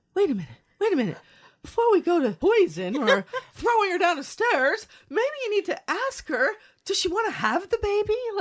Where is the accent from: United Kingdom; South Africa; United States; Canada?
United States; New York; I come from New York. I've never set foot in the OC before.